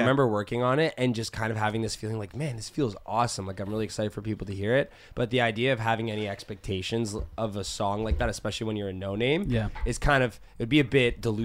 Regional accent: Canada; you know, because we're from Canada and EDM, dance music, whatever you want to call it, is of course really popular with hockey players.

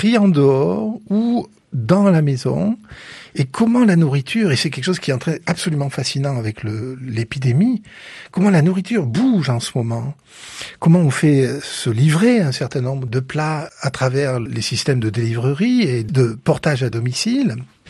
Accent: Tulle, Nouvelle-Aquitaine, France; born there; je suis né à Tulle

